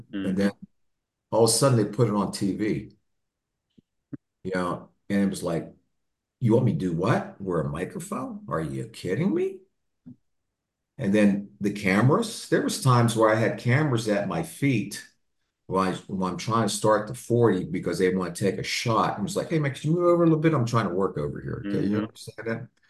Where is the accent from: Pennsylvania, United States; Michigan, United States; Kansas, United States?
Pennsylvania, United States; Pittsburgh; Plus, I'm from Pittsburgh, too, to go ahead and be able to go ahead and work for your hometown team for 28 years.